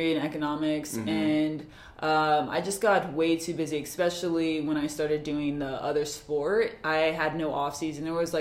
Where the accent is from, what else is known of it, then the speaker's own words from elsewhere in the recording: Des Moines, Iowa, United States; No, I grew up in Des Moines, Iowa.